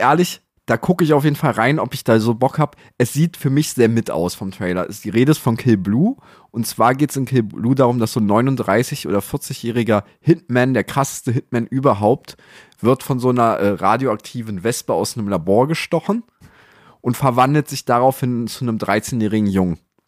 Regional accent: Magdeburg, Saxony-Anhalt, Germany; Wir sind ja auch Magdeburger

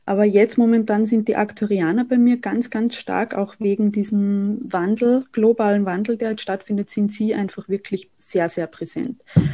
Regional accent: Saalfelden, Salzburg, Austria; now in Vienna, Austria; ich komme aus Österreich. Ich wohne derzeit noch in Wien, aber bin bald wieder in meiner Heimat in Salzburgland, in Saalfelden.

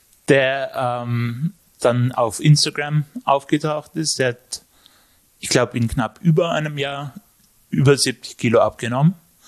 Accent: Innsbruck, Tyrol, Austria; Ich bin aus Innsbruck

